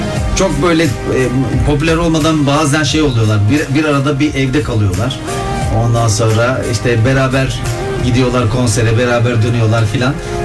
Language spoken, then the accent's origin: Turkish; Bursa, Turkey; Şimdi Bursalıyım dedim.